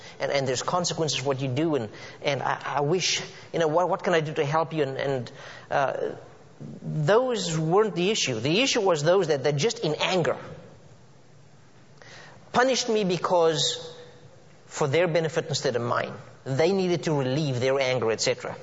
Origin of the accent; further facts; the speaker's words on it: South Africa; growing up in South Africa in the way I did and the culture at the time